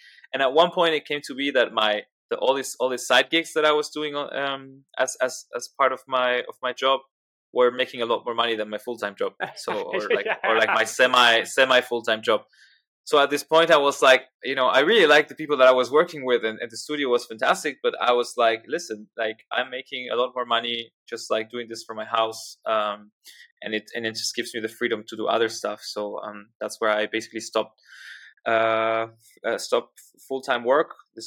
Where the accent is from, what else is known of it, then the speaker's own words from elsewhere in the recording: Buenos Aires, Argentina; English is a second language; I'm originally from Buenos Aires, by the way, and this is where I was working.